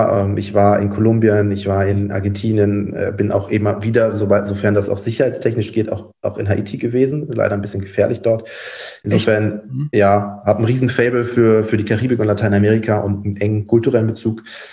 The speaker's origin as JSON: {"language": "German", "town": "Cologne", "region": "North Rhine-Westphalia", "country": "Germany", "tie": "born or raised there", "said": "bin tatsächlich in Köln geboren, aufgewachsen. Meine Eltern sind dann nach dem Studium irgendwann Richtung Köln. Und ich bin in Köln aufgewachsen, in Köln-Borz, also rechtsrheinisch schön"}